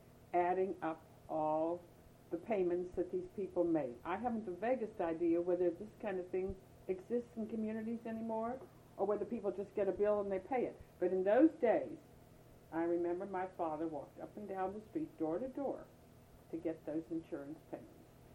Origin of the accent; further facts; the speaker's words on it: United States; born there; I'm not even sure I was born, because I was not born in Europe. I was born in the United States.